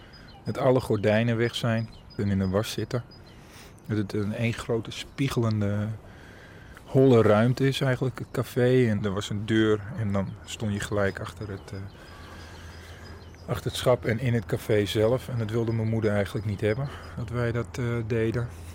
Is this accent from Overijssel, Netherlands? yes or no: yes; Lonneker, Overijssel, Netherlands; Toen ik opgroeide in Lonneker was het eigenlijk een heel, was het de helft van wat het nu is. En 3-4 straten met nog wat buitengedeeltes. En als je 3 passen maakte, stond je buiten Lonneker.